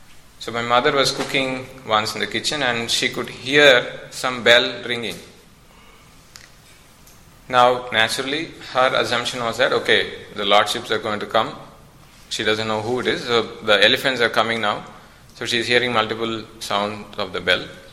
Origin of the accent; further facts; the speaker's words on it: Kanchipuram, Tamil Nadu, India; Now, in my hometown, my home is actually situated in the main road. It's in Kanchipuram.